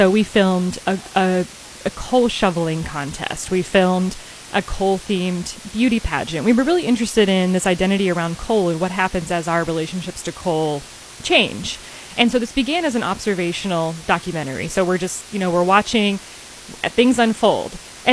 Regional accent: Fairmont, West Virginia, United States; now in Charleston, United States; I am. Yeah. I grew up in Fairmont, the Fairmont area.

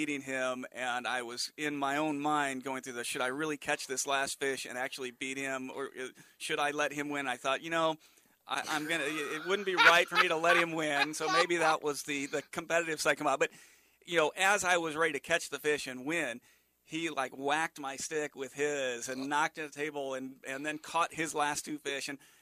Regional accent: Morton, Illinois, United States; moved away as an adult; now in Texas; Yeah, I grew up in Morton.

